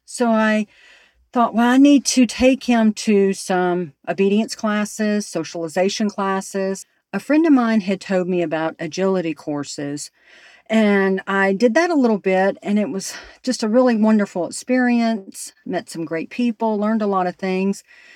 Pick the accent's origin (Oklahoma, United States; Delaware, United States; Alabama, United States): Alabama, United States; So I was born and raised in Alabama.